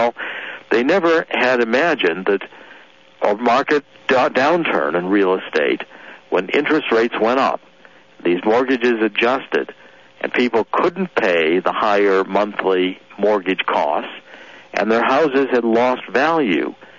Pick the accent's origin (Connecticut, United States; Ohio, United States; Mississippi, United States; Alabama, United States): Ohio, United States; East Cleveland; I was born in Cleveland. I was born in East Cleveland. I've lived there, you know, until I was 21 years old.